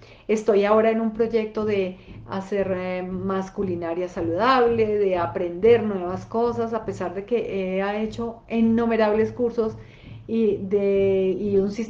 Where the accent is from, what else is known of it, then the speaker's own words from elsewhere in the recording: Bogotá, Bogotá D.C., Colombia; yo también soy de Bogotá. Y aquí estoy en Bogotá precisamente.